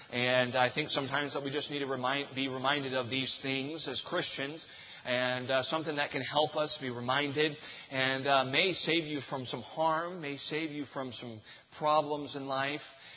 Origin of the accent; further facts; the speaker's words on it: Texas, United States; also born or lived in South Carolina / Oklahoma / Germany; I don't really know where to tell you where I'm from, because I was born in South Carolina, then moved to Oklahoma, and then moved to Germany, and then moved back to Oklahoma, then moved back to South Carolina, and now I'm from Texas.